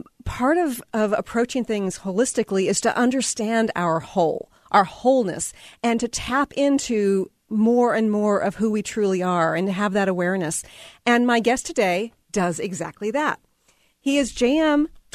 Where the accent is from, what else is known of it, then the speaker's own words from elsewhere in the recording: Seattle, Washington, United States; besides the fact that I'm from the Seattle area and I do support